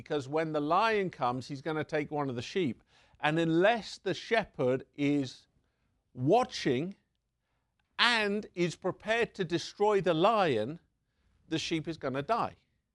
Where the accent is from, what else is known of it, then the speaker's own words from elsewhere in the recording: England, United Kingdom; Growing up in England, we think about a shepherd.